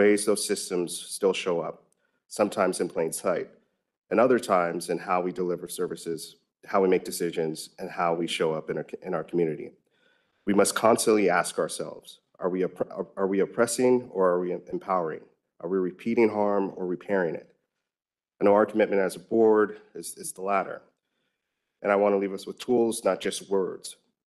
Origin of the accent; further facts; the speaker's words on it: Texas, United States; grandfather shared with me just Juneteenth in the history when I was my mid-teens for the first time, growing up in Texas.